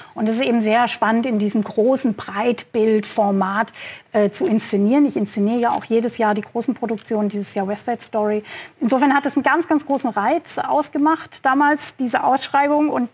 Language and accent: German; Esslingen am Neckar, Baden-Württemberg, Germany; Aufgewachsen in Esslingen, dann am Neckar